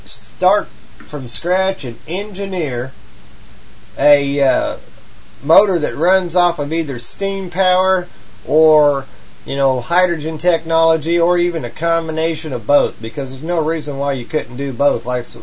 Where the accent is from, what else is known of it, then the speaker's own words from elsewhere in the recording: Missouri, United States; He's from Texas and I'm from Missouri, so we both got these weird accents.